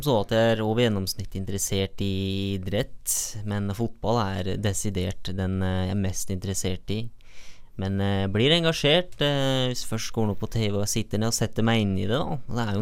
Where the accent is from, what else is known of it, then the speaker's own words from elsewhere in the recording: Drammen, Buskerud, Norway; Jeg er drammenser, og jeg studerer til å bli lærer